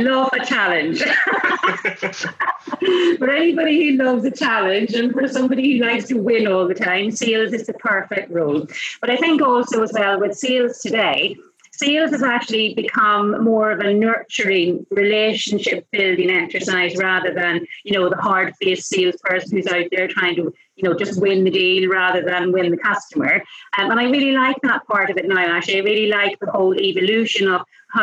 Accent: Enniskillen, Northern Ireland, United Kingdom; now in Pangbourne, United Kingdom; I'm Irish and come from Inniskillen, so a little place called Inniskillen in Northern Ireland. And I came over to England actually after I'd done the travelling.

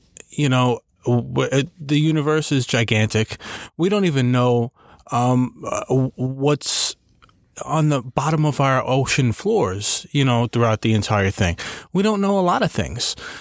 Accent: New York, United States; You know I'm from New York. I've never seen anything.

